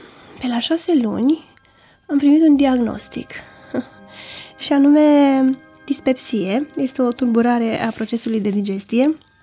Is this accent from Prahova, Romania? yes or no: yes; Măgureni, Prahova, Romania; born there; M-am născut în Măgureni, județul Prahova.